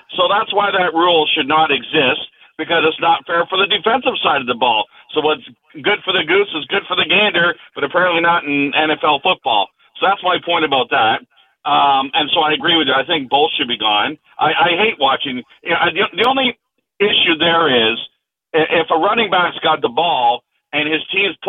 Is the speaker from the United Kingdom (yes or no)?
no; Canada; and I'm Canadian, of course